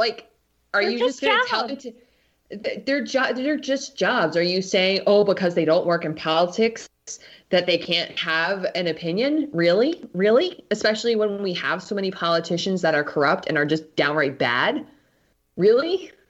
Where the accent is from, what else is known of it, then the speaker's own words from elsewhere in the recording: New Jersey, United States; I'm from New Jersey. I will zing him every time on that.